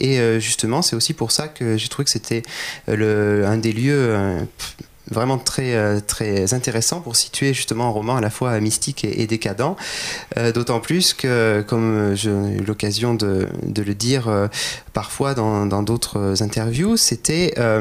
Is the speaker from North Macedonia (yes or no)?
no; Nouvelle-Aquitaine, France; comme je suis moi-même historien de formation, c'est vrai que c'est quelque chose que j'avais envie de fournir un petit peu à ma région d'origine, une sorte de mythologie limousine